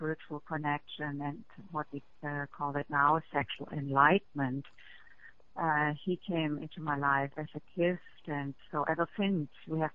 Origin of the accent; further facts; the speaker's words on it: Germany; English is a second language; I grew up in Germany